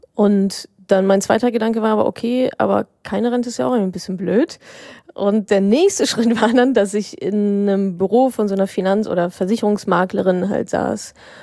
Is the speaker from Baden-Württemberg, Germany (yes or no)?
no; Dortmund, North Rhine-Westphalia, Germany; Ich war in meiner Heimat im wunderschönen Dortmund